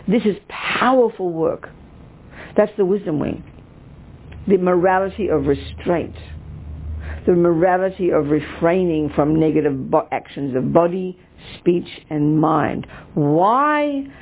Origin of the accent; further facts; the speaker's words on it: United States; I'm just trying to show off because I'm American as well